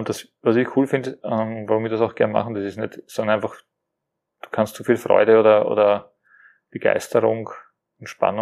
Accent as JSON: {"language": "German", "country": "Austria", "said": "Aber das kennt man nur bei uns in Österreich."}